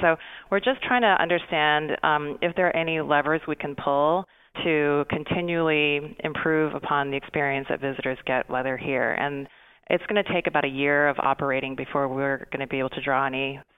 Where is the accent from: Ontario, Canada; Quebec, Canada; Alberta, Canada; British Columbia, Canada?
British Columbia, Canada; Vancouver; I grew up in Vancouver, Canada.